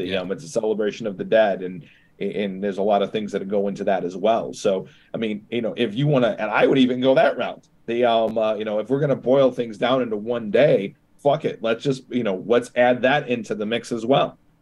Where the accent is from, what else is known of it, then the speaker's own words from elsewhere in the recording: Chicago, Illinois, United States; We're from Chicago, massive Mexican population here.